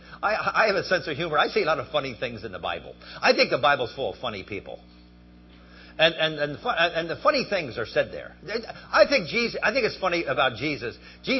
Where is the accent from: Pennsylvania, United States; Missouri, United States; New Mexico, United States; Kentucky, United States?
Pennsylvania, United States; where are you from? I said, I'm from Pennsylvania.